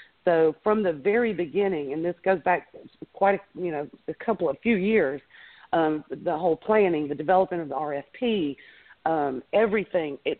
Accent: Jonesboro, United States; I was born and raised here in Jonesboro, so which is a little bit further south of, you know, from the airport.

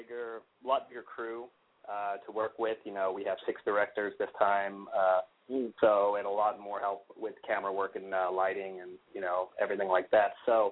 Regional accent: Atlanta, Georgia, United States; Oh well, I'm born and raised in the Atlanta area

